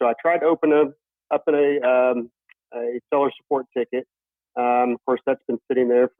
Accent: Fort Worth, Texas, United States; I'm from Fort Worth, Texas.

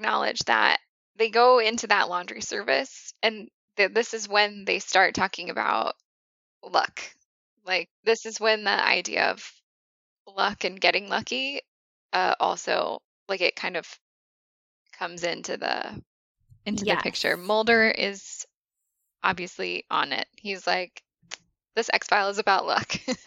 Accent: Indiana, United States; Also, my home state of Indiana gets a shout out

